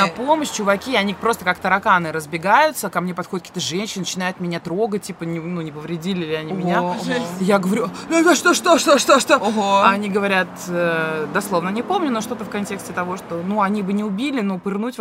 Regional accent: Russia; Я говорю, вот из России.

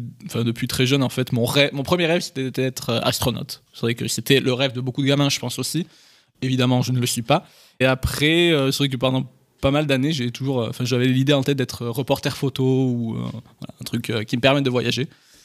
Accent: Perpignan, Occitanie, France; j'ai grandi à Perpignan, dans le sud de la France, donc soleil, un grand soleil. J'ai passé toute mon enfance là-bas.

